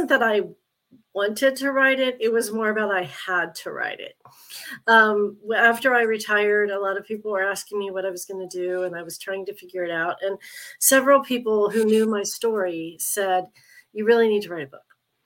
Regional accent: Ohio, United States; I grew up in Appalachia in southern Ohio

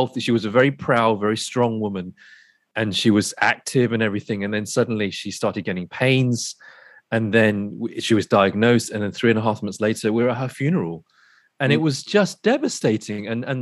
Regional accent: England, United Kingdom; accent: British; emigrated in 1965 to UK, and that's where I was born. A few years later, I was born and I was educated there. So I'm British, hence the accent. But but I grew up knowing that I was in England and I was British, but I knew I was also Asian.

